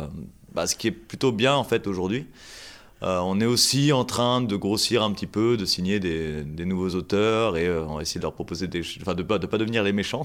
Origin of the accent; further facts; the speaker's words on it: Grenoble, Auvergne-Rhône-Alpes, France; En fait, moi, je suis grenoblois.